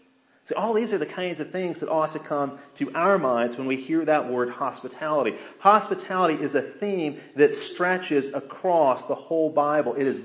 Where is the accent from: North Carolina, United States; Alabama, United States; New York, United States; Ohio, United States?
Alabama, United States; now in Texas, United States; even though I come from Alabama, I've lived in Texas longer than anywhere in my life.